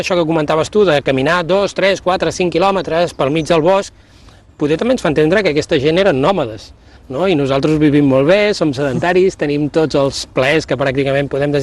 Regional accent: Catalonia, Spain; Res sorprenent pels que som del Penedès, perquè tots en el nostre entorn hi tenim una barraca de pedra seca

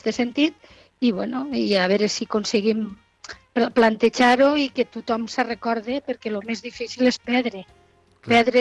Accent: Valencian Community, Spain; parlo en català, no m'importa, a més sóc valenciana, vull dir que és el mateix. Però al moment d'escriure i de fer un discurs una mica llarg, ho faig bé millor en castellà.

